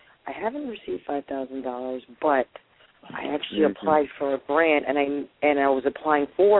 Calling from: New York, United States; I'm calling from New York.

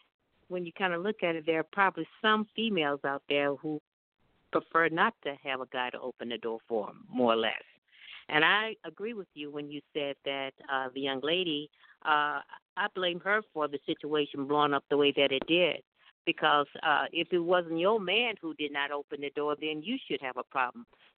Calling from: Glendale, Arizona, United States; I'm calling from Glendale, Arizona.

